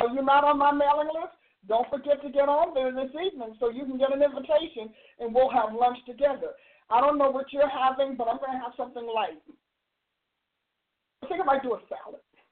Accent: Newark, New Jersey, United States; Hey, you know what? I grew up in Newark. What can I tell you?

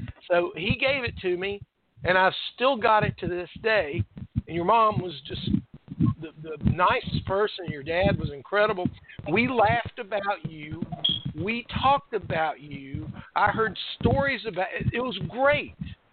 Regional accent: Myrtle Beach, South Carolina, United States; I'm from Myrtle Beach, and Rob is a really good friend of mine.

